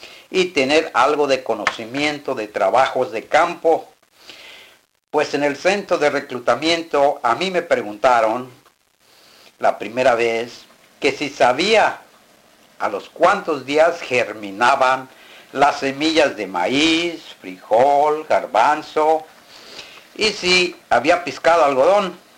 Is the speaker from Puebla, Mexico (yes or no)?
no; Moroleón, Guanajuato, Mexico; Pero yo sabía que allí en mi pueblo no podía tenerlo. Cumplí 18 años, edad en que en México se es mayor de edad, y me inscribí para dar mi servicio militar obligatorio ahí en Moroleón por un año